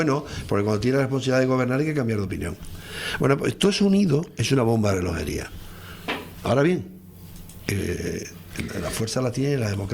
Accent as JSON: {"language": "Spanish", "town": "Tenerife", "region": "Canary Islands", "country": "Spain", "said": "soy de Tenerife, pero aquello si me pierdo algún día me perderé en Lanzarote, yo tengo alguna cosita en Lanzarote"}